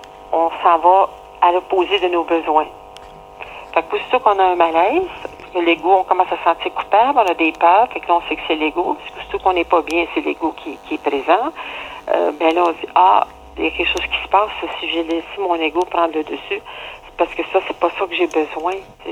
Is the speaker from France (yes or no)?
no; Quebec, Canada; je retourne chez moi au Québec, c'est ça.